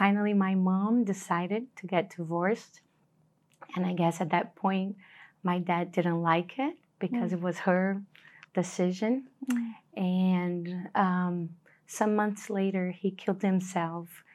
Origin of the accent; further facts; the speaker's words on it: Rio de Janeiro, Brazil; now in São Paulo, Brazil; Well, I'm from Brazil. I was raised in Rio de Janeiro, and I'm married. I have three kids. And now I live in São Paulo.